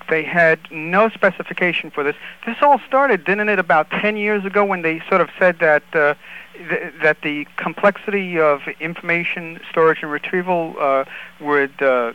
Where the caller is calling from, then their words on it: New York City, New York, United States; New York City, Manhattan.